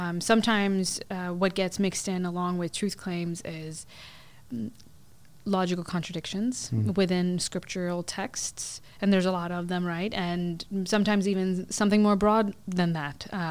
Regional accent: Texas, United States; also born or lived in Pakistan; I was born in Pakistan, but I was raised in the United States, in Texas.

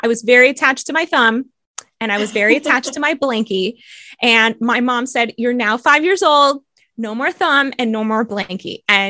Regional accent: Bogota, Bogotá Capital District, Colombia; accent: American; I might have a really good American accent, but I'm originally from Bogota.

